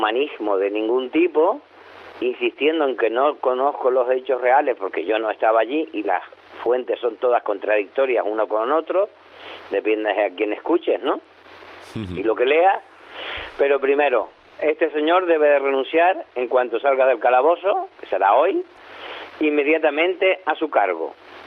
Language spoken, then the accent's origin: Spanish; Canary Islands, Spain; No, bueno, sí, yo como buen canario, yo qué sé, pues 10 cortados al día.